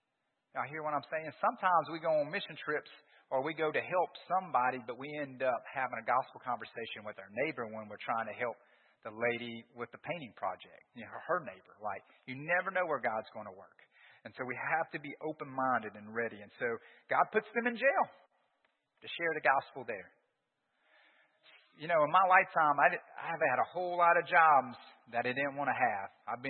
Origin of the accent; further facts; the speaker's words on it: Louisiana, United States; I'm from South Louisiana. Ain't nobody wear skis.